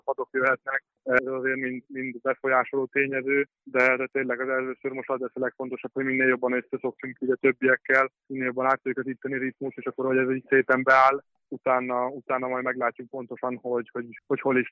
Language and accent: Hungarian; Veszprém, Veszprém County, Hungary; főleg nekem veszprémiként, úgyhogy Veszprémben is voltam az akadémián